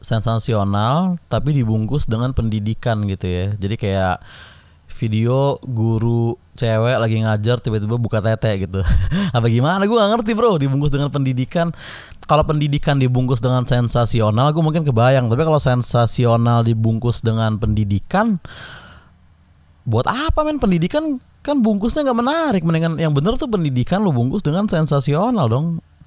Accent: Indonesia; born there; kenapa gue harus lahir di Indo sih gitu.

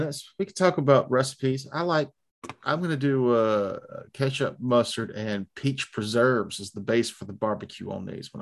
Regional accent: South Carolina, United States; I am, because I was raised in South Carolina. I don't have good geography skills.

